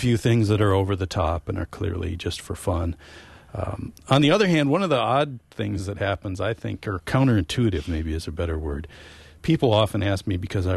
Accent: New Auburn, Wisconsin, United States; I come from New Auburn, Wisconsin, wrote a book called Population 485.

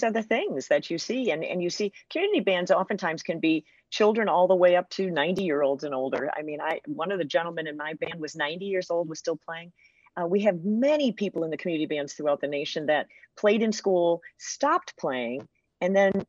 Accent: Petoskey, Michigan, United States; I was involved with community bands and orchestras growing up in the Petoskey area.

